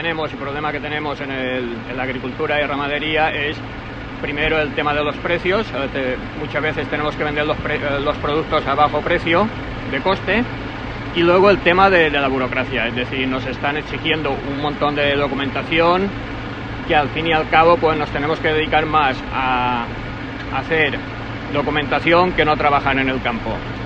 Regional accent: Calvià, Balearic Islands, Spain; Somos del municipio de Calviá, llamada atención, porque Calviá es un municipio turístico, pero también hay agricultura, y somos de Calviá

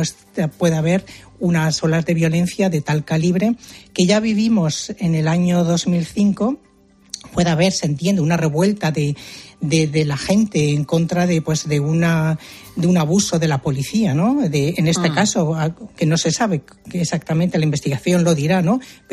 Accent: Spain; now in France; me oyen el acento que no es francés, de originario francés. Y yo les digo, pues mira, yo soy de España

